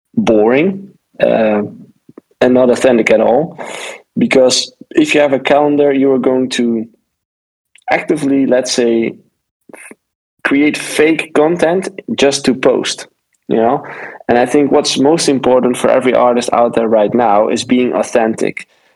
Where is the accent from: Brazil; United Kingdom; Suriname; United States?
Suriname; Because I'm from Suriname, where electronic dance music is only liked by a small group.